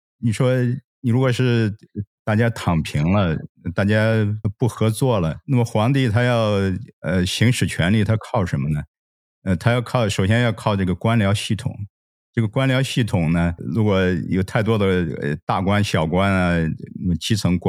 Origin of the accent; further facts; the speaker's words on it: China; 跟我们中国人各行各业，尤其是经济领域大家的这种韧性是有关系的